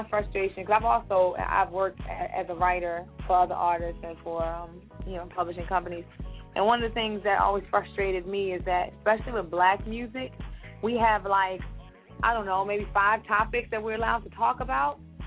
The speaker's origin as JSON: {"language": "English", "town": "Baltimore", "region": "Maryland", "country": "United States", "tie": "born there", "also_born_or_lived": "Washington, D.C. / Virginia / North Carolina / Philadelphia", "said": "I was born in Baltimore, but I lived in D.C. for a while, then I moved to Virginia, North Carolina, Philadelphia. You know, I went to college for a little bit in New York. So I'm all mixed up. I'm just a Northeast baby."}